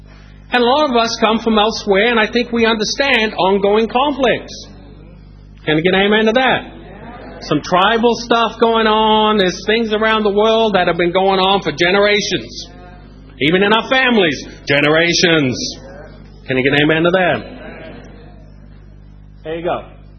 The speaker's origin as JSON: {"language": "English", "town": "Norwich", "region": "East of England", "country": "United Kingdom", "tie": "born or raised there", "said": "I grew up in Norwich. London is a very unfamiliar place to me."}